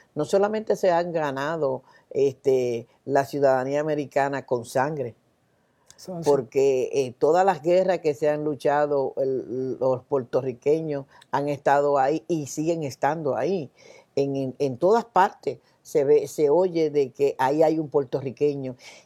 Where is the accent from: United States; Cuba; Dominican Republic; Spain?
Dominican Republic; Yo como dominicana, que vengo de una isla que es sumamente grande